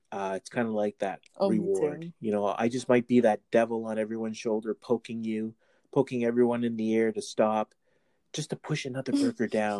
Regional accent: Canada; with us being Canadian, with our dollar weaker, makes sense.

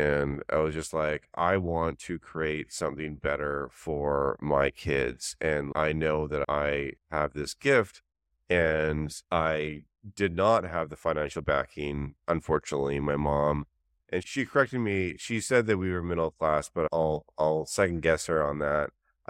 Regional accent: Canada; as the other fellow Canadian

